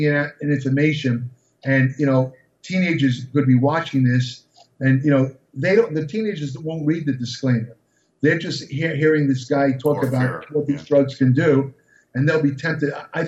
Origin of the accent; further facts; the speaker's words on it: New York, United States; He was from Boston area. I was from New York.